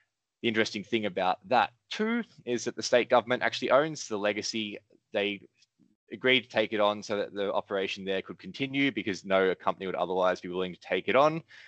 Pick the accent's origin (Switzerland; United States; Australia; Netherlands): Australia; Melbourne, Victoria; now in Hobart, Australia; What I've brought for you today is a bit of a story about Tasmania, which is where I'm living now. I grew up in Melbourne and now I've moved down to Hobart in Tasmania. It's Australia's southernmost state.